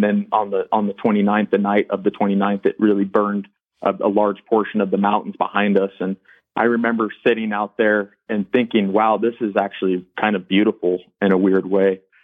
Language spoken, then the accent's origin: English; Yarnell, Arizona, United States; I grew up in Yarnell. Parents bought a home here in 1980. I was always going back and forth between Yarnell, but was currently living here in 2013.